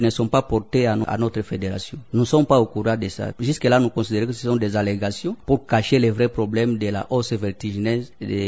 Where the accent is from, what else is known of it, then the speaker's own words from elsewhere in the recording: Kindu, Maniema, DR Congo; Oui madame, chez nous à Kindu, il y a trois voies principales qui nous amènent les ciments à Kindu.